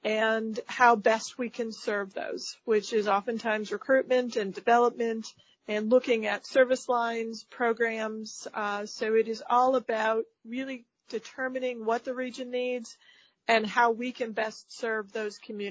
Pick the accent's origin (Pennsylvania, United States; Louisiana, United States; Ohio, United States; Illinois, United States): Pennsylvania, United States; Erie; I was born and raised in Erie, went away for school with physical therapy, and chose to return over 25 years ago